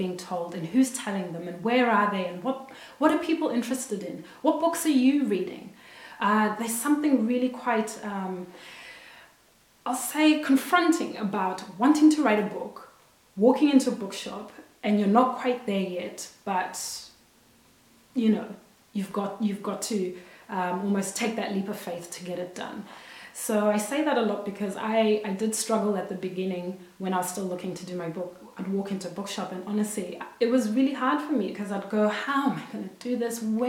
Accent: Zimbabwe; now in Australia; because I'm Zimbabwean and I'm Australian and I live in Australia and I hadn't been seeing a lot of books by people like me.

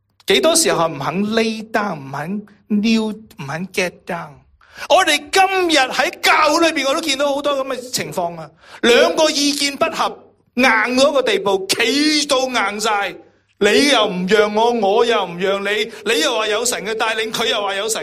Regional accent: Guangdong, China; 我们广东人成日都发明一些好好的，

